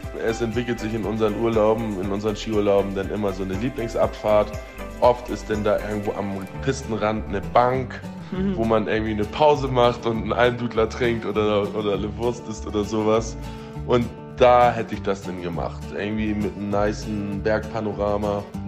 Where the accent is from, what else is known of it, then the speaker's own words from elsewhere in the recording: Hamburg, Germany; Ich bin in Hamburg geboren und am Stadtrand aufgewachsen. Aber nichtsdestotrotz sind meine Oma und Opa mütterlicherseits aus Schleswig-Holstein und schon eher ländlich.